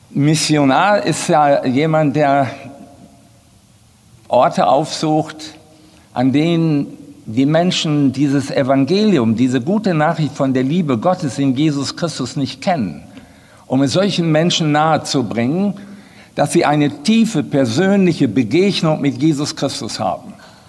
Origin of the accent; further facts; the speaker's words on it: Recklinghausen, North Rhine-Westphalia, Germany; Ich bin gebürtiger Recklinghäuser und freue mich heute hier zu sein.